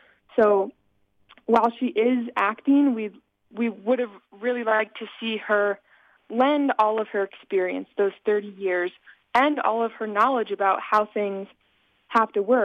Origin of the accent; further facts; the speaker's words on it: Santa Rosa, California, United States; I'm from Santa Rosa, California.